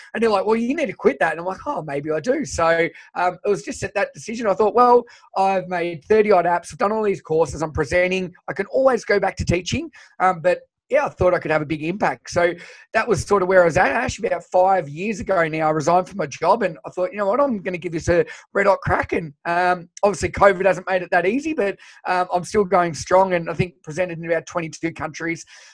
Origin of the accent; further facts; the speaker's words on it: Shepparton, Victoria, Australia; Yeah, so I taught for 1 year in a primary school back in my hometown in Shepparton.